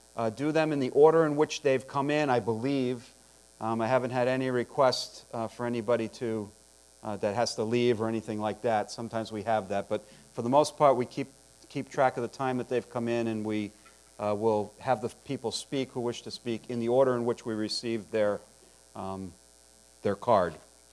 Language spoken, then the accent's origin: English; Manchester, New Hampshire, United States; I am a lawyer from Manchester, New Hampshire.